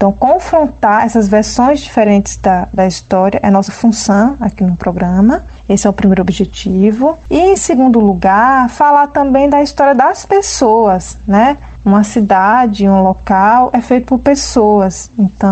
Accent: Bonfim, Brazil; nós somos de Bonfim, então o programa surgiu para falar sobre a nossa cidade

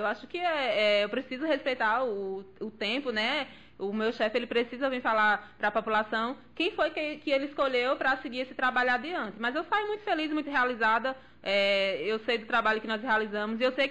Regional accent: Lage dos Negros, Bahia, Brazil; ele trouxe para a secretaria uma pessoa que é de uma região quilombola. Eu sou de Lajes dos Negros, eu sou da comunidade de Patos, eu conheço a realidade do nosso povo.

